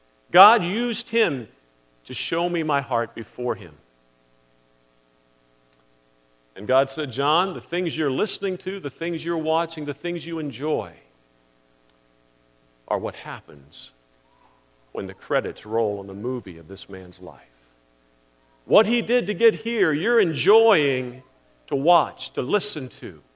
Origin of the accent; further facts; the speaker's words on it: Virginia, United States; I was born and raised in Virginia.